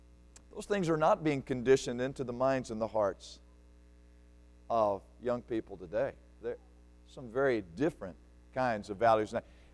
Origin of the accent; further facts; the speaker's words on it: Alabama, United States; I grew up in South Alabama, as I mentioned earlier.